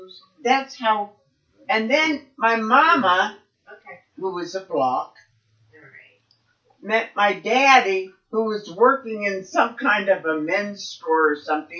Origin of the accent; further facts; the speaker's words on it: Johnstown, Pennsylvania, United States; I grew up in Johnstown.